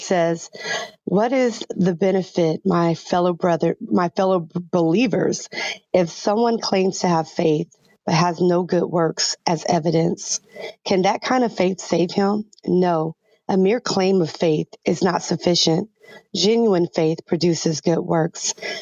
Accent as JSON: {"language": "English", "region": "California", "country": "United States", "said": "I'm hailing from Southern California"}